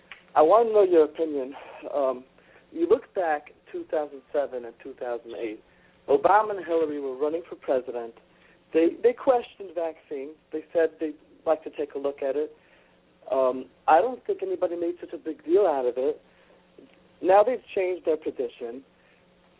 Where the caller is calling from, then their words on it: Lakewood, New Jersey, United States; I'm calling from Lakewood, from the Peach organization.